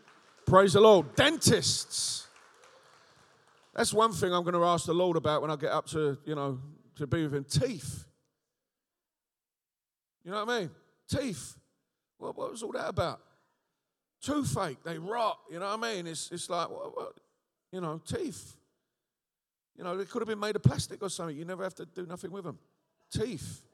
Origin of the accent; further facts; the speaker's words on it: London, United Kingdom; accent: Cockney; I'm a Cockney, right? I've got a lot of faith. I'm a West Ham supporter from the East End of London, you know.